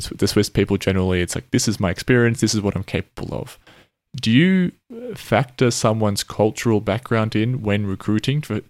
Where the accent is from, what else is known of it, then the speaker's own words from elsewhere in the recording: Australia; me being Australian, Australians are very similar, I think, to the US in general